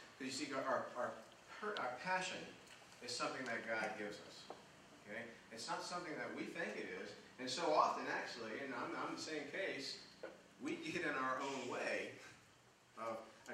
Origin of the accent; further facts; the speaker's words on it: Jacksonville, Florida, United States; The day I turned 16, I grew up in Jacksonville, and there was a pizza place there called The Loop.